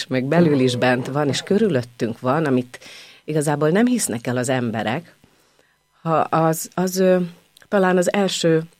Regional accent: Budapest, Hungary; Az alsó vízi városban nőttem fel, és az egy nagyon egyházcentrikus, katolikus, 4-5 templom van egy kilométeren belül

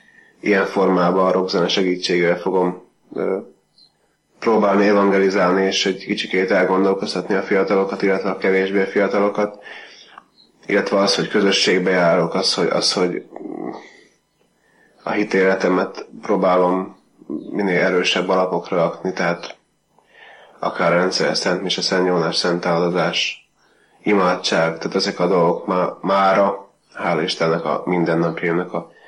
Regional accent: Kolárovo, Nitra Region, Slovakia; Gótán születtem, és jelenleg ott is élek a Felvidéken.

